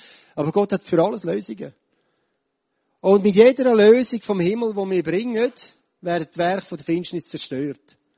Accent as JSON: {"language": "German", "country": "Switzerland", "said": "Wir sind heute als Schweizer stolz auf einen stabilen Staat"}